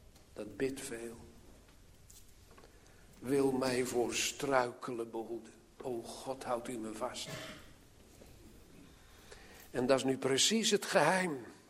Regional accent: Sliedrecht, South Holland, Netherlands; Vele, vele jaren geleden heb ik belijdenis gedaan in de kerk in Sliedrecht, waar ik opgegroeid ben.

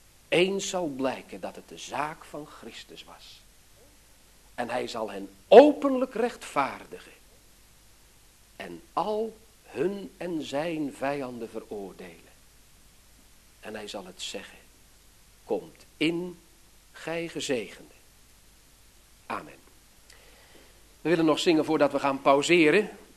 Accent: Netherlands; Goed, er waren ook momenten dat ik blij was dat ik Hollander was, maar dat ging om andere dingen.

